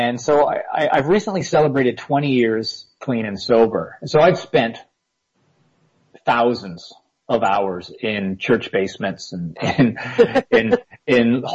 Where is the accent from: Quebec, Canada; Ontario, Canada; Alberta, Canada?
Ontario, Canada; Toronto; I grew up in Toronto, and I'm the youngest of five kids.